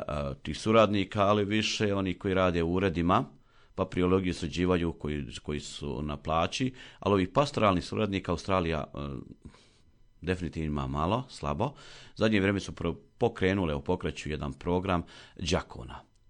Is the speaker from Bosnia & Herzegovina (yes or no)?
yes; Rama, Federation of Bosnia and Herzegovina, Bosnia & Herzegovina; born there